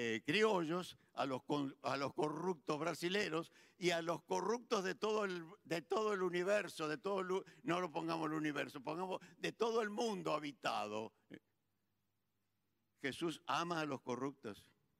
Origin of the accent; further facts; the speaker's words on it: Argentina; nosotros como cristianos y como argentinos